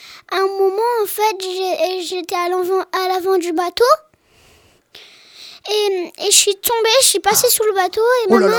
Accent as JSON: {"language": "French", "town": "Saint-Sauveur", "region": "Provence-Alpes-Côte d'Azur", "country": "France", "said": "De Saint-Sauveur, dans les Hautes-Alpes."}